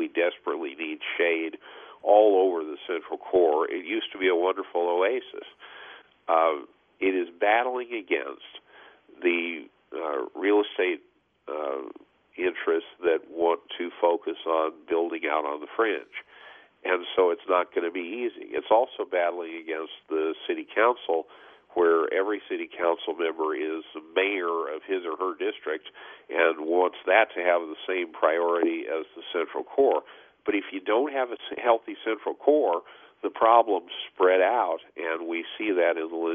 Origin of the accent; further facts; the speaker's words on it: Phoenix, Arizona, United States; These are beautiful neighborhoods, disclosure, I grew up in Willow and lived there when I was in Phoenix again.